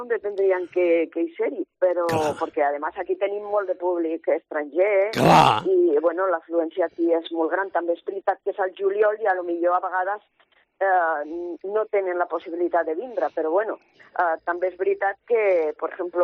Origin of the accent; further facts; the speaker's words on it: Borja, Aragon, Spain; Mira, això és Ablitas, el poble que està a prop del meu poble, a prop de Borja.